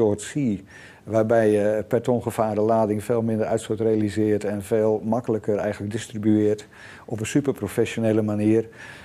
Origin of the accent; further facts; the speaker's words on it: Netherlands; Maar het lost ze op, we zijn ook Nederlanders.